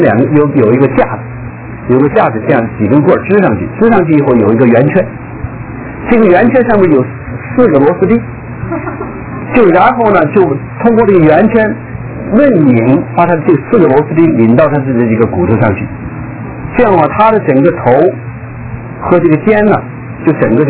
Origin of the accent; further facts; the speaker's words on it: China; 因为我们大陆人就是自己在一起